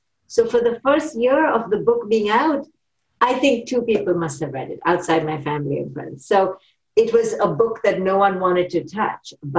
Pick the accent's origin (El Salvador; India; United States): India; So I grew up in India